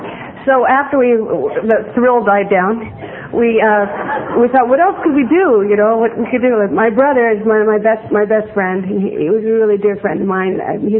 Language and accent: English; San Francisco, California, United States; now in West Hollywood, United States; I was born in San Francisco. I was born and raised there. I'm really from San Francisco. And I'm a North Beach girl. And then my family moved down the peninsula